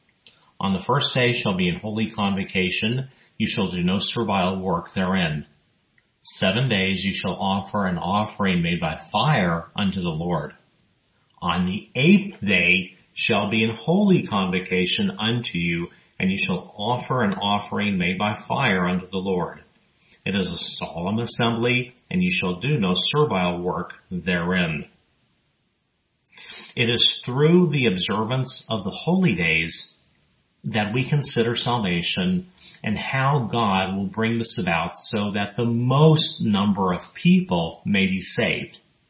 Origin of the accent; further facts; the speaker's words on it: El Paso, Texas, United States; or even near my hometown of El Paso, Texas